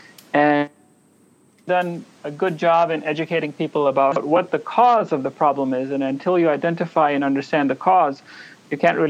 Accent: New Delhi, Delhi, India; Okay, well, I grew up in New Delhi, India, yep. Not that far from where you are.

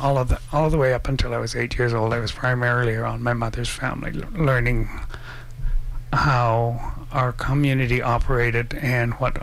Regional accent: Williams Lake, British Columbia, Canada; I was born and raised in Williams Lake. I spent a couple of years I was born in Williams Lake. I was raised by my grandmother for basically primary life for 5 years

